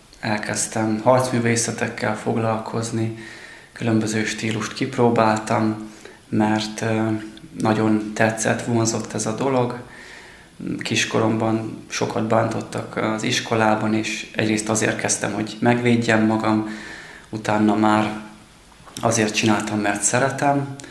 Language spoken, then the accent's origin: Hungarian; Nyírtelek, Szabolcs-Szatmár-Bereg, Hungary; also born or lived in Nyíregyháza; Nyíregyházán születtem, és ezen a környéken nagyon sok ilyen tanya bokor van. Az egyik ilyen bokortanyán, halmos bokorban éltünk a családommal 4 éves koromig, és utána költöztünk be ide Nyírtelekre, és azóta itt élek.